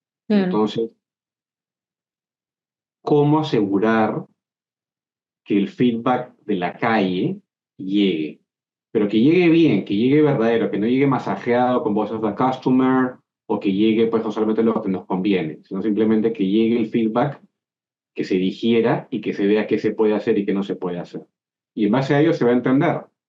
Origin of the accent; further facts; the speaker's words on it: Peru; En Perú, mi país de origen